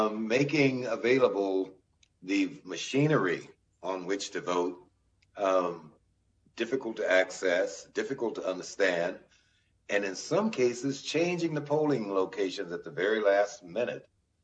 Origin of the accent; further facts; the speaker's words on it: Monroe, Louisiana, United States; I grew up in the South, as Ed did, Monroe, Louisiana, and I was kind of an odd duck